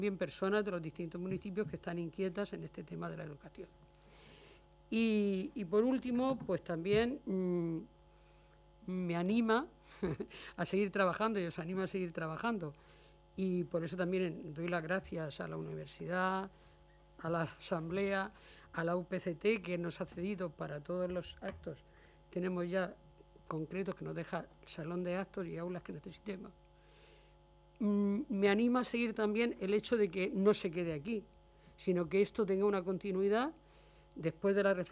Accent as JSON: {"language": "Spanish", "town": "Cartagena", "region": "Region of Murcia", "country": "Spain", "said": "como aquí los que estamos somos de Cartagena"}